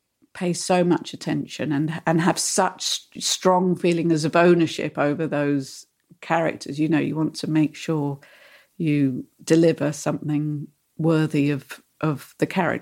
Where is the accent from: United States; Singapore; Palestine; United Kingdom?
United Kingdom; we, as British writers, just the fact that someone was paying for our Pret sandwich, we'd reached giddy heights we'd never previously dreamed of.